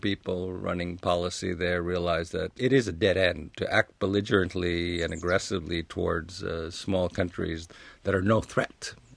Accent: United States; accent: American; Well, I'm an American by accent. I mean, I grew up in the United States, living there between the age of 3 and 24.

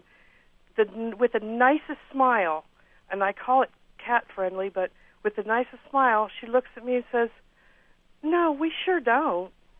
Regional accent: Cape May, New Jersey, United States; now in Nashville, United States; I'm a transplant in the other direction. I came from Cape May, New Jersey, and moved to Nashville. And, I really do stick out.

